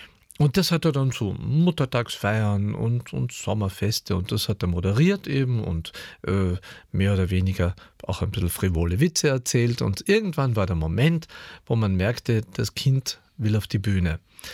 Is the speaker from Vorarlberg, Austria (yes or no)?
no; Klagenfurt, Carinthia, Austria; Also ich bin ja in Klagenfurt geboren. Mhm. Und wir haben also gleich in der Nähe vom Theater gewohnt eigentlich.